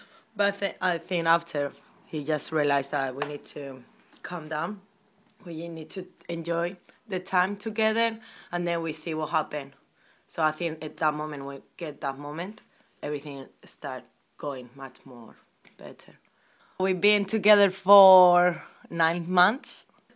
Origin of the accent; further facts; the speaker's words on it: Spain; I'm from Spain. I'm 24 years old.